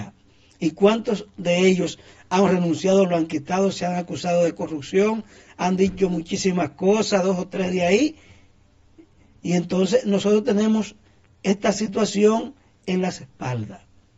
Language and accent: Spanish; Oviedo, Pedernales, Dominican Republic; yo soy nacido y criado en Oviedo, Pedernales, a 49 kilómetros de la frontera. Y visito la frontera a cada rato